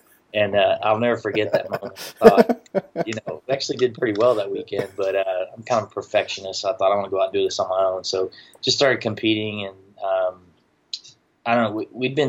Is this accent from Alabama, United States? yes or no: no; Tennessee, United States; now in Texas, United States; Yeah, I grew up in the South. So I grew up, I was born in Tennessee, had, tons of pork.